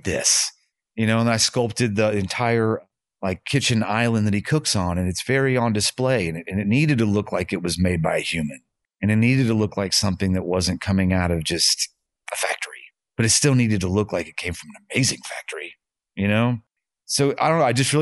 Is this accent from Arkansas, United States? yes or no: yes; Fayetteville, Arkansas, United States; I grew up in Fayetteville. There's nothing more locally born and sourced than me.